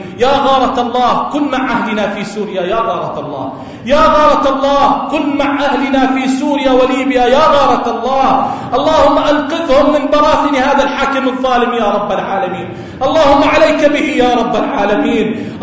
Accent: Jordan; اللهم اجعل بلدنا الأردن واحة للأمن والأمان

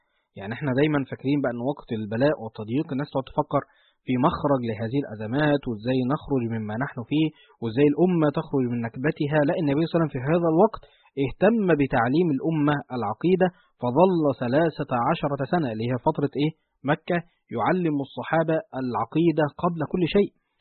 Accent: Egypt; المصب بتاعه هو عندنا في مصر في دمياط أو رشيد، صح كده؟

